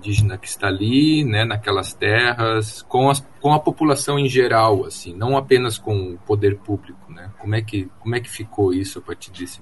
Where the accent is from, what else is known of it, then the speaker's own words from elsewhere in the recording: Santa Catarina, Brazil; eu conheço muito bem Santa Catarina, eu sou de Santa Catarina